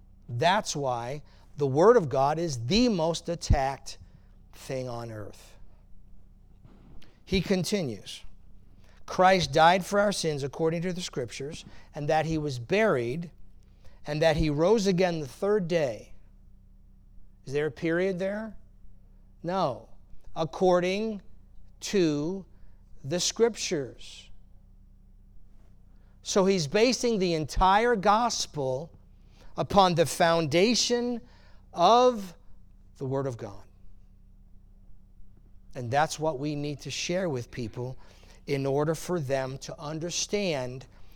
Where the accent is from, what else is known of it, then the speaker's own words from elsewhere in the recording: Massapequa Park, New York, United States; So this is my home street where I was born and I grew up on Long Island. It's called Massapequa Park